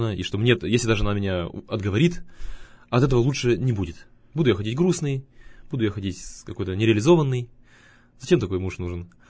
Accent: Yekaterinburg, Sverdlovsk Oblast, Russia; мы сами-то из Свердловска. Мы сказали, вот, да, мы россияне, так случилось. Да, мы сами из Свердловска.

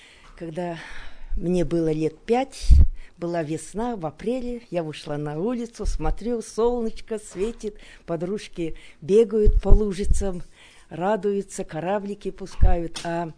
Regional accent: Chuvashia, Russia; Я приехала из Чувашии.

